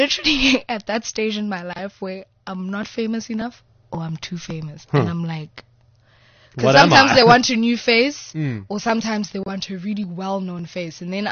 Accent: Johannesburg, Gauteng, South Africa; born or raised there

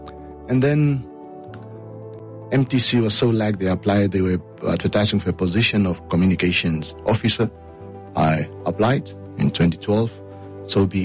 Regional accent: Walvis Bay, Erongo, Namibia; You don't know. I'm from Wolfish Bay.

